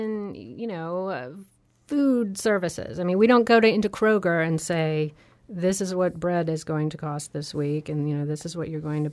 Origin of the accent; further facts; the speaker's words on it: Virginia, United States; I grew up in Virginia, which doesn't have a prevailing wage.